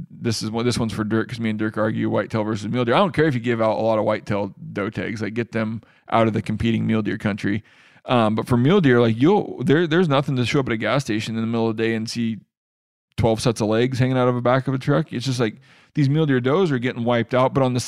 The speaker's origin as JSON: {"language": "English", "region": "Washington", "country": "United States", "tie": "born or raised there", "said": "I drew a mountain goat tag in my home state of Washington."}